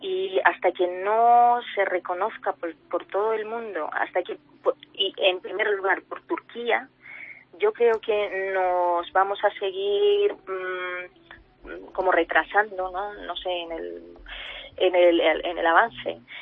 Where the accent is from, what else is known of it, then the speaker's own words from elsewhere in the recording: Armenia; Cuando me preguntan de dónde soy, digo de Armenia